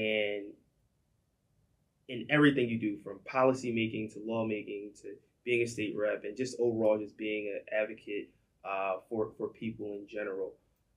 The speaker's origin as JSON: {"language": "English", "town": "Philadelphia", "region": "Pennsylvania", "country": "United States", "said": "probably one of my favorite, civil rights activists is Cecil B. Moore, because I'm from Philly, obviously."}